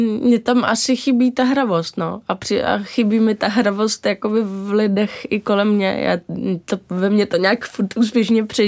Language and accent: Czech; Dobřichovice, Central Bohemian Region, Czechia; Já jsem vyrůstala od 3 v Dobřichovicích, což je kousek od Prahy a je to úplně asi si myslím, že úplně skvělý místo na vyrůstání, protože pořád to byla vlastně v té době vesnice